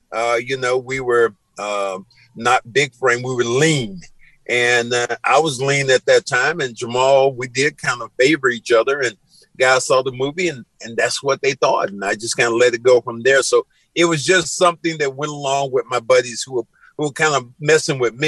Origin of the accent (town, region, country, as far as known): the South, United States